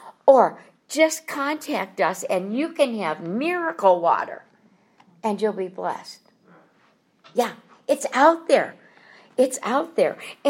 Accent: Minnesota, United States; Now, I was from Minnesota, so Walter Mondale, a few generations back, was an important person in the government.

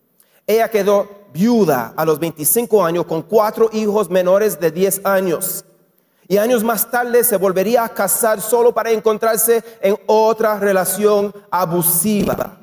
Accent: Puerto Rico; also born or lived in Israel; now in Los Angeles, United States; Ustedes acaban de escuchar del … que soy puertorriqueño, obviamente. Como les acabo de decir, mi esposa es de México, es de Jalisco. Se mudó a los Estados Unidos cuando tenía 22 años, así que es mexicana full como ustedes. Nosotros vivimos en los Estados Unidos

